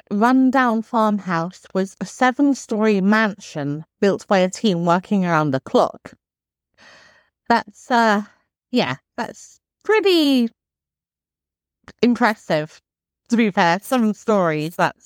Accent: Winchester, South East England, United Kingdom; born there; I was born in Winchester.

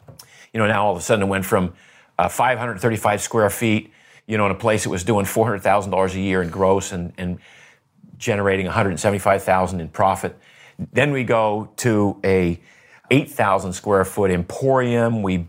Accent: Maine, United States; I shoveled snow in the wintertime because I grew up in Maine.

